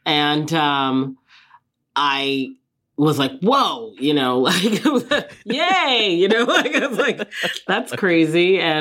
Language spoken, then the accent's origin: English; Nigeria; And also as a Nigerian, my family is Nigerian as well.